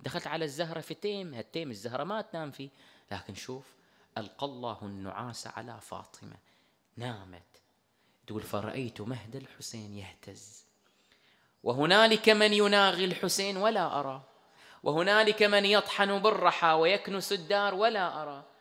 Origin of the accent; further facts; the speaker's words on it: Bahrain; المعتمدة عندنا في البحرين